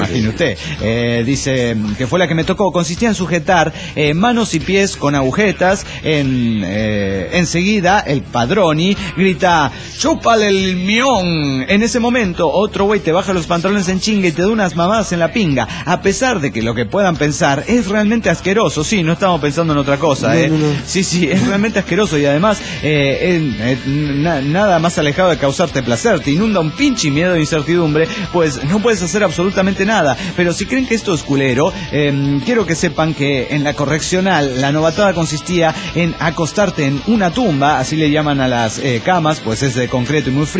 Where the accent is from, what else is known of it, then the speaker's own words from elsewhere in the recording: Mexico City, Mexico; del DF mexicano.